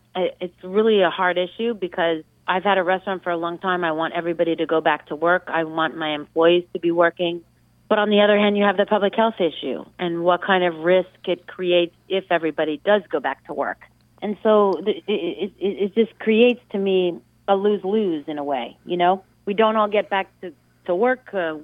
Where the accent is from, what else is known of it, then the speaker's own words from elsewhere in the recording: Manhattan, New York, United States; I grew up in Manhattan, so, you know, when I read an article about a place like Delmonico's or somewhere I've gone my whole life, you know, it's just sort of inconceivable.